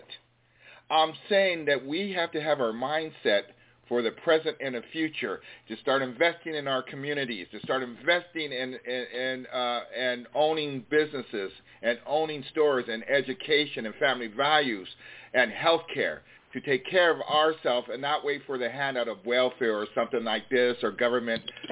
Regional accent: Philadelphia, Pennsylvania, United States; And where I grew up in Philly, if we had Willie's Barbecue and Beef Ribs

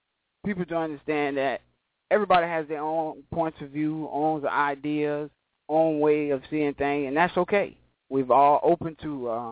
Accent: Florida, United States; We grew up together in Robonia, Florida. We've been friends for over 20-some years now

